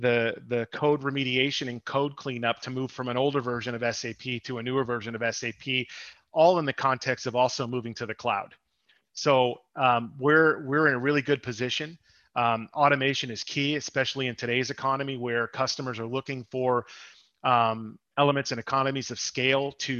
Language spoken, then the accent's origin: English; Massachusetts, United States; I'm originally from the South Shore of Boston.